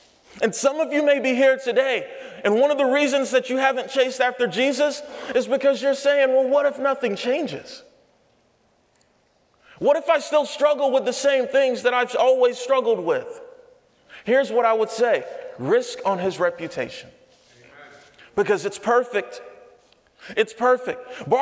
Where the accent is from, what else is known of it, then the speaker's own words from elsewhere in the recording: Anderson, South Carolina, United States; Now, I'm from Anderson, South Carolina, the big booming city in the upstate.